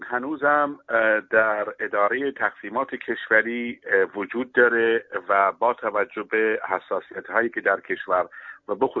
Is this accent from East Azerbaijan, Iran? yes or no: no; Chabahar, Sistan and Baluchestan, Iran; به عنوان یک بلوچ، به خصوص بلوچی که از چابهار اومده